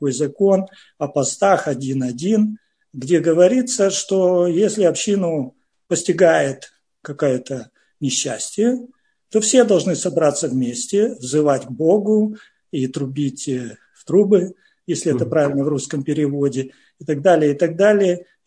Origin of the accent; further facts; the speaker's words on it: Russia; moved away as an adult; Мы приехали из России в возрасте где-то 40 лет.